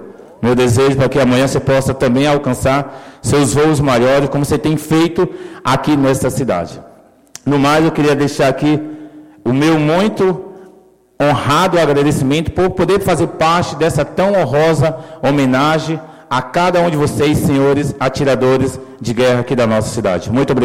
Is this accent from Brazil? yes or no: yes; Brazil; Eu sou brasileiro, amo meu país, amo meu estado e amo a minha cidade.